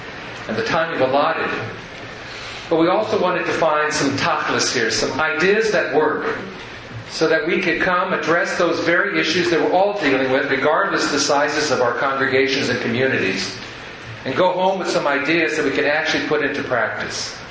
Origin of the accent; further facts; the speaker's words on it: Houston, Texas, United States; I'm from Houston.